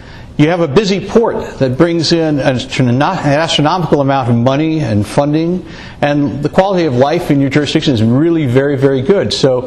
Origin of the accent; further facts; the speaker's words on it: San Francisco, California, United States; I'm from San Francisco, which is a little bit like living in the three-ring circus.